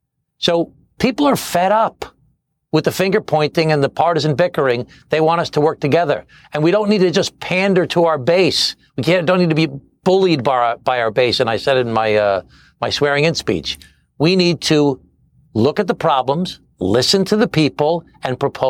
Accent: Glen Cove, New York, United States; My father was an immigrant, came from Italy as a young boy. When I was the mayor of my hometown, Glen Cove, I started the first day worker shape-up center anywhere on the East Coast of the United States of America

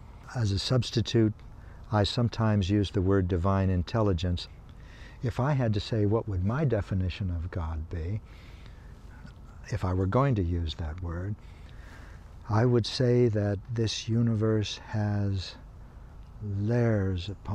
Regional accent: Kansas, United States; By the way, I come from Kansas.

